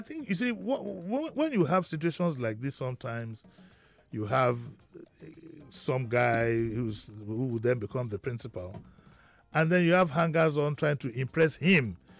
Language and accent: English; Nigeria; But as a Nigerian and as an African, and to put it bluntly, as a black man, I felt that what we did yesterday was completely inappropriate.